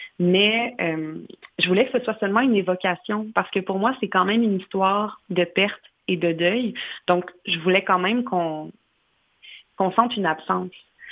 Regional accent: Quebec City, Quebec, Canada; Oui, ben moi, j'ai grandi à Québec puis j'ai étudié en théâtre, en interprétation théâtrale à Saint-Hyacinthe.

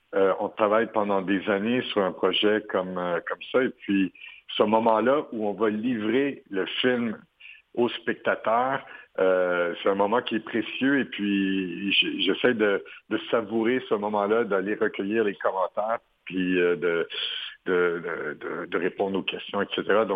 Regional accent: Quebec, Canada; je suis québécois. J'ai fait des films ici au Québec et aux États-Unis aussi, maintenant en France.

